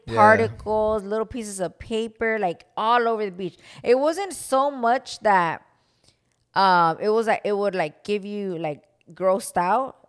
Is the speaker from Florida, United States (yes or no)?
yes; Florida, United States; But I'm from Florida, and you guys know that we're all about that beach life out here.